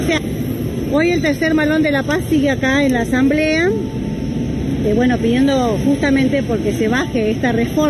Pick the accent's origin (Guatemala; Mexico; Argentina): Argentina; Como argentinos necesitamos que nos apoyen también, ¿no?